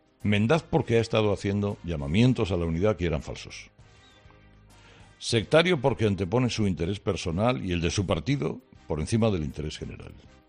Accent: Spain; como ciudadano español que soy.

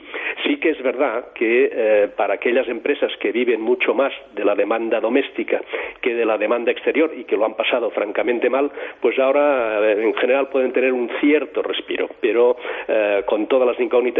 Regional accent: Catalonia, Spain; muchos catalanes pensamos y deseamos seguir siendo españoles.

